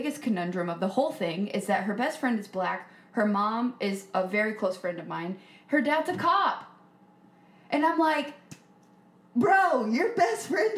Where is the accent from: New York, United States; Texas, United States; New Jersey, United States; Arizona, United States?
Texas, United States; Duncanville; I'm from Duncanville.